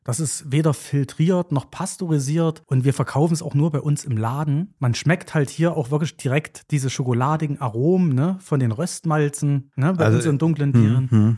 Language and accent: German; Politz, Thuringia, Germany; da ich aus dem Nachbarort von Bad Köstritz stamme, aus Politz.